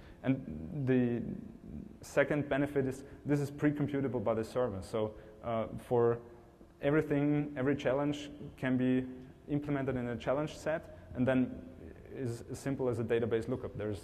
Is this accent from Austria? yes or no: yes; Austria; Because we're from Austria, downloading BitTorrents is illegal as well, kind of.